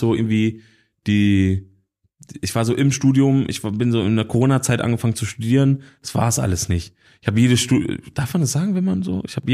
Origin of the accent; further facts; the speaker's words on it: Emden, Lower Saxony, Germany; ich komme aus Emden